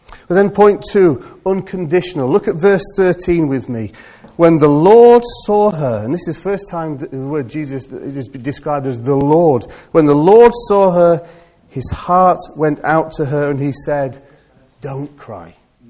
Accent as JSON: {"language": "English", "country": "United Kingdom", "said": "But you wanted to hold it together because we're British."}